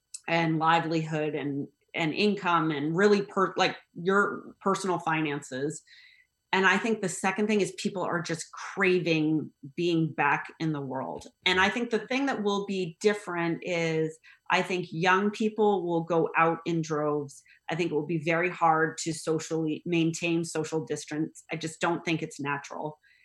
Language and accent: English; United States; I think you know, like, I'm an American.